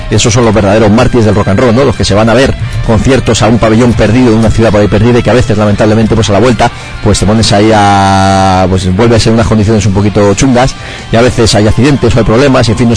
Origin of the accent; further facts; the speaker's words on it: Madrid, Community of Madrid, Spain; los que somos de aquí de Madrid